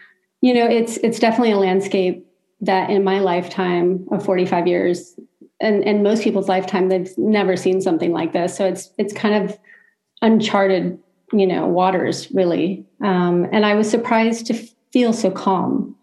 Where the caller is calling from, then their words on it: Los Angeles, California, United States; I am joining you from Los Angeles, California, sunny Los Angeles, California today.